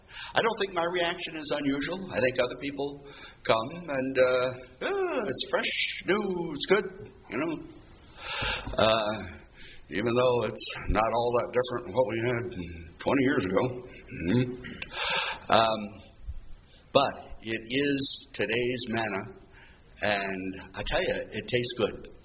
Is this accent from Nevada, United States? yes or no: no; Alaska, United States; moved away; I was born and raised in Alaska. And I had my 40th high school class reunion.